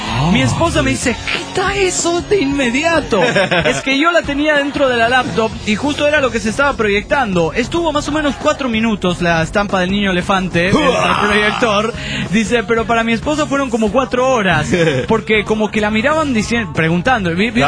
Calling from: San Luis, Argentina; de San Luis, República Argentina.

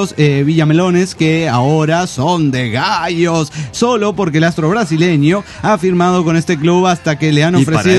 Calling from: Querétaro, Mexico; de Querétaro, México.

